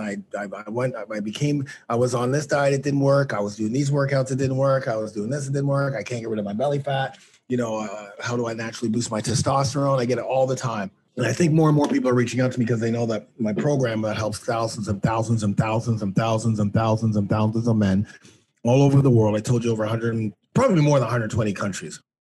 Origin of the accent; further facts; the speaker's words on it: Canada; And although my business is a U.S. business, I'm Canadian.